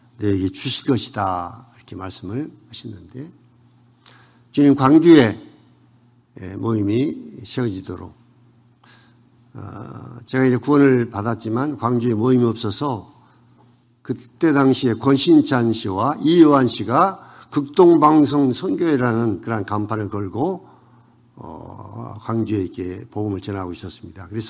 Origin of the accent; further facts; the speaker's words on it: Jindo, South Jeolla, South Korea; 제 고향이 진도이기 때문에